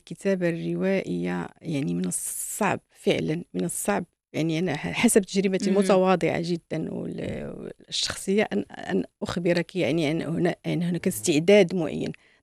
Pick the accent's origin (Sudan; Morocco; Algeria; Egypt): Morocco; also born or lived in Rabat; في الطفولة الأولى كنا في واحد المناطق يعني نائية، لا كهرباء لا ماء لا شيء، وأنا ولدت في الرباط يعني، وكنا نأتي كثيرا إلى الرباط.